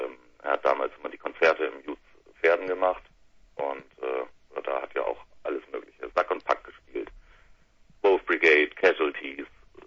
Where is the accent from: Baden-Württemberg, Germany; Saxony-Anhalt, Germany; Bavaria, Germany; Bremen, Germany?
Bremen, Germany; Aus Bremen.